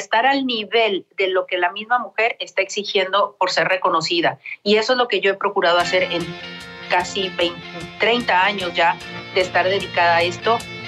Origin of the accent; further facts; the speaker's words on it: Baja California, Mexico; si algo debemos entender como mexicanos es que nuestro país, y en mi caso, Baja California